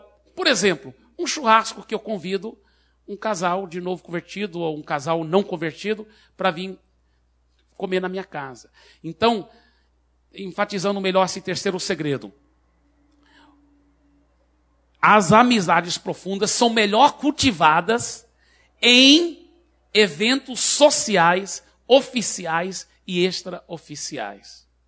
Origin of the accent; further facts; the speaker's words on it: Minas Gerais, Brazil; Ele realmente é de Minas Gerais, eu também sou mineiro.